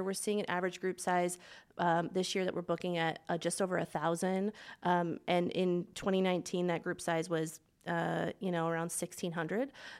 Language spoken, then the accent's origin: English; Illinois, United States; now in Spokane, United States; I came from Illinois.